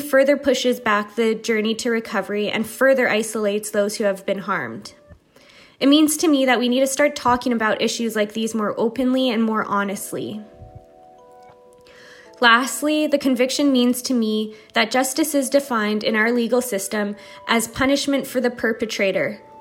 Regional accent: Winnipeg, Manitoba, Canada; I'm from Winnipeg, Manitoba, in Canada.

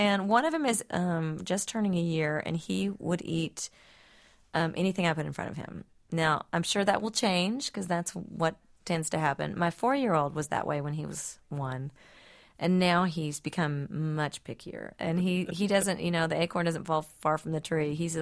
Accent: Kennett, Missouri, United States; I grew up in a really small town called Kennett in the Boot Hill of Missouri. So really, basically, I grew up right on the Tennessee and Arkansas border in southern Missouri.

